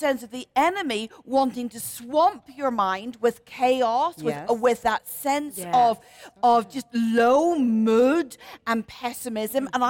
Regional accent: Ireland; Thank you. I'm Irish.

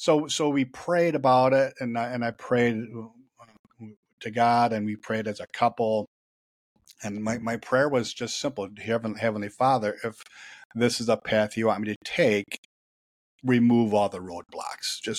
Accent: Janesville, Wisconsin, United States; I was riding my bicycle down a hill in my hometown of small town of Janesville, Wisconsin

